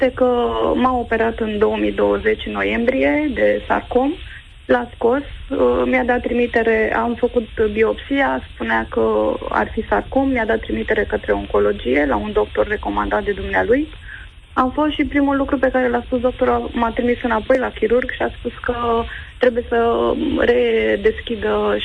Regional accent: Bucharest, Romania; sunt din București și am acum 46 de ani.

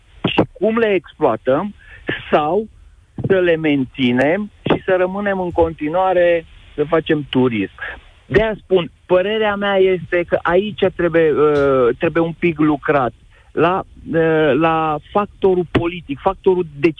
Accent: Hunedoara County, Romania; se întâmplă și în zona de unde sunt eu, mai ales în Valea, mai exact în zona Valea Jiului.

